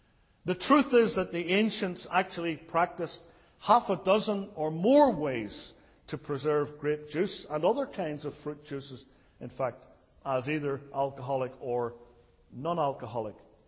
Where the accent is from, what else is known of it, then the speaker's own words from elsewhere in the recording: United Kingdom; But for me, growing up in the United Kingdom, cider is not like that.